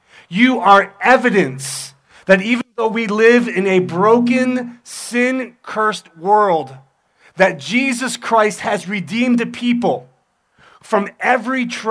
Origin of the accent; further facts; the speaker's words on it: Philadelphia, Pennsylvania, United States; I'm from Philly, so I talk with my hands.